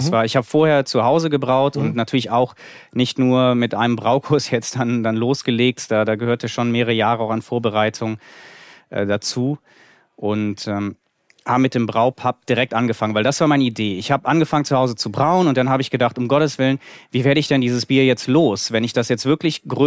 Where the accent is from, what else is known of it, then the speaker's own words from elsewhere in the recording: Aachen, North Rhine-Westphalia, Germany; born there; Ja, ich bin geboren in Aachen. Wir haben ja in Aachen schon einen belgischen Einfluss